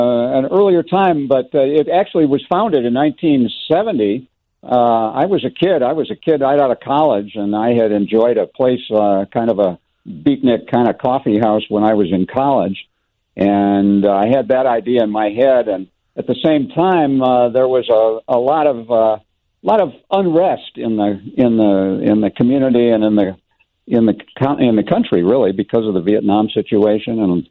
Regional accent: Downers Grove, Illinois, United States; And still do one in my hometown in Downers Grove.

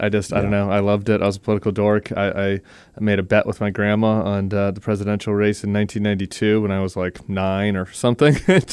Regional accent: Denver, Colorado, United States; I was growing up in Denver, Colorado at the time.

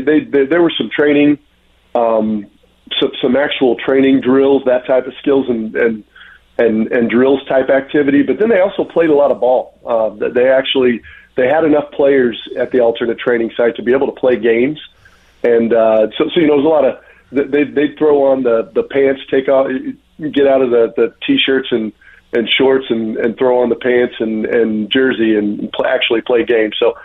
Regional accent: Indiana, United States; as we say where I grew up in Indiana, we're gonna get our comeuppance a little bit with some cool weather in April.

